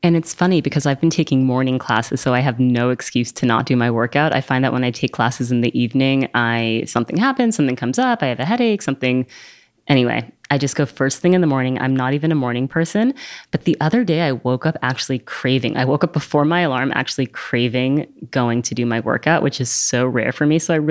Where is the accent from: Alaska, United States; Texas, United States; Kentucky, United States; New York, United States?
New York, United States; New York City; And I grew up here in New York, so I think I don't always recognize what a special place it is.